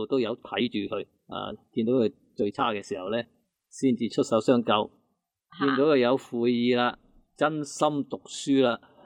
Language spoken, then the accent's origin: Cantonese; China; 即系我哋中国人咧历来咧就即系崇尚儒学，吸纳埋佛家咧